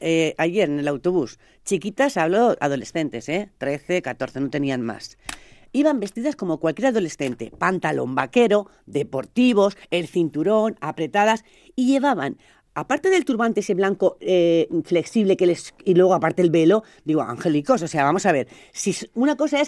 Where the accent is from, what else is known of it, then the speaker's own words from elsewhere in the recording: Spain; que soy también católica, soy española